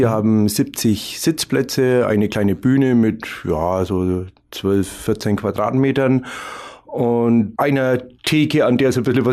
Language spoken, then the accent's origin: German; Bavaria, Germany; accent: Franconian; wenn dann eine andere Mundart oder Hochsprache kontrastiert mit unserem fränkischen Dialekt, dann kommt er noch knackiger raus.